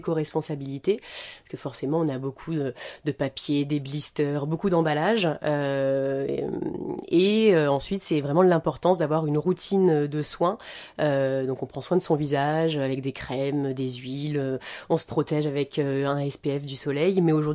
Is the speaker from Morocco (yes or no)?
no; Marseille, Provence-Alpes-Côte d'Azur, France; now in Le Havre, France; j'ai 32 ans. Je suis marseillaise d'origine et havraise d'adoption depuis 2 ans.